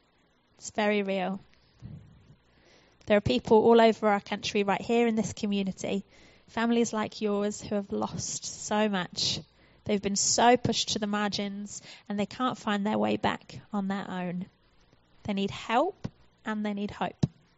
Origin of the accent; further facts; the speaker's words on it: United Kingdom; moved away as an adult; now in New Zealand; you might notice from my accent that I am, in fact, from the UK. My father, however, was born in Christchurch, so I have some Kiwi blood in me, deep down somewhere.